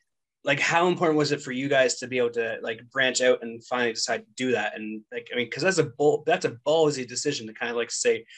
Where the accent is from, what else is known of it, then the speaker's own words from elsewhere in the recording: Owen Sound, Ontario, Canada; born there; I was born in Owen Sound, and I can't recall anyone that talented ever coming from Owen Sound.